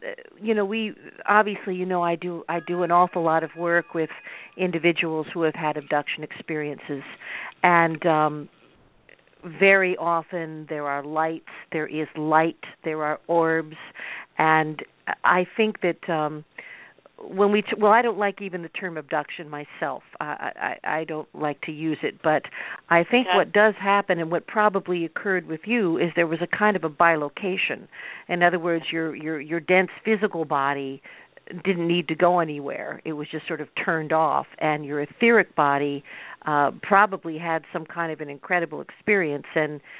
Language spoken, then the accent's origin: English; New York City, New York, United States; born there; And I'm speaking as an American. I was born in New York City